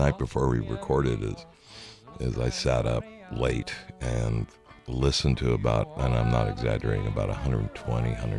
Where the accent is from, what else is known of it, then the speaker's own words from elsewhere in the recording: Downey, California, United States; my brother Phil and I discovering this place about 22 miles or so from where we grew up in Downey called the Ash Grove.